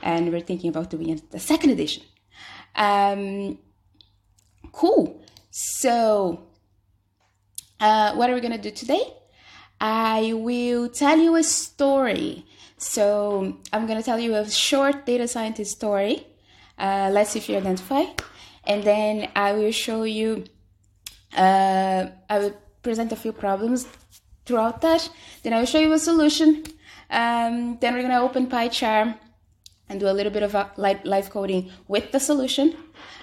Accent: Brazil; now in Dublin, Ireland; I am originally from Brazil, but I've been living in Dublin.

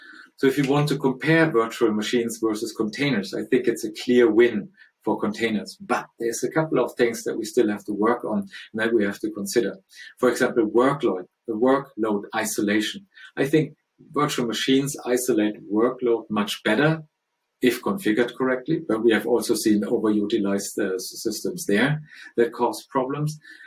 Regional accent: Stockholm, Stockholm County, Sweden; English is a second language; Today I'm presenting here from my hometown, Stockholm

